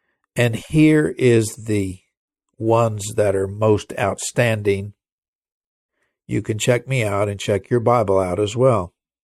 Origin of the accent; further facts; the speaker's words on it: England, United Kingdom; first language en; but I am an English person, and English is my language, believe it or not.